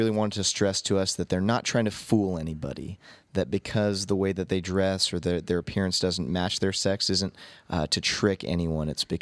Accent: California, United States; And I think growing up in California here, I've been exposed to a lot of different religions and cultures

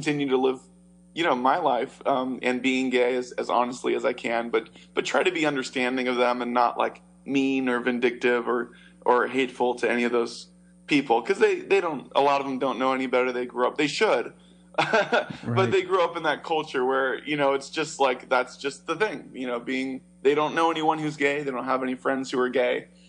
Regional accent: Rohnert Park, California, United States; I grew up in Rohnert Park, California. So not too far from your base, actually. And just kind of grew up in a really conservative Christian home.

